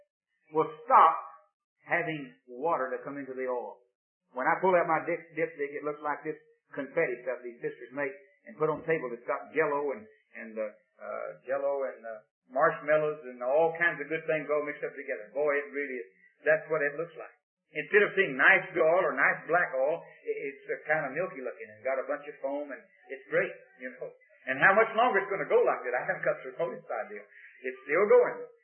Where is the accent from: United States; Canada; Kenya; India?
United States; Texas; But I was born down in Texas. Couldn't help it. I just born out there in the Red River Valley and didn't have any vote on that.